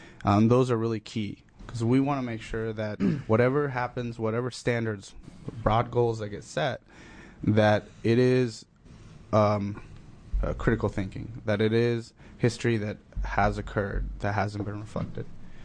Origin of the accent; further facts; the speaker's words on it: United States; I felt much more proud and much more uplifted to say that I am actually American